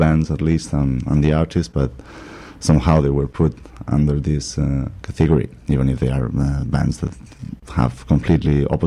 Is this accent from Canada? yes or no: no; Barcelona, Catalonia, Spain; I'm from Barcelona.